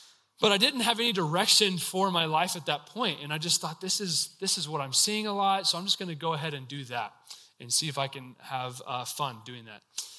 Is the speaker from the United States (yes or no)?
yes; McKinney, Texas, United States; So I grew up in the Dallas area. Is anyone in here somewhat familiar with the Dallas, Texas area? Yeah. If you're familiar with that area, I grew up in McKinney.